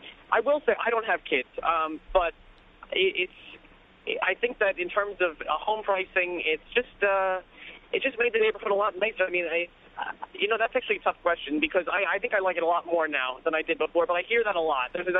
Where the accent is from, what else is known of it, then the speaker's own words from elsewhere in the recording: Brooklyn, New York, United States; I'm calling because, I grew up in Park Slope. I'm in my late 30s now, and the neighborhood has just taken off.